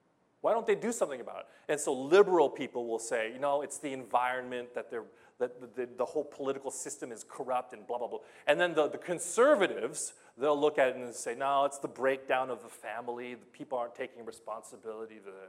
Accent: United States; So, I'm a Filipino-American. We call Phil-Am. That means I'm Filipino, but I grew up in America.

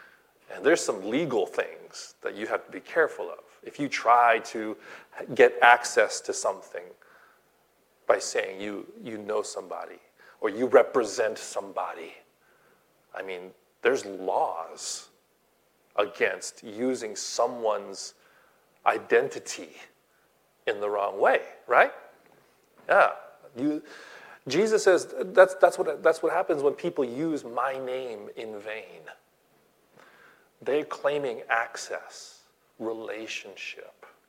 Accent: Los Angeles, California, United States; In fact, I'm from Los Angeles.

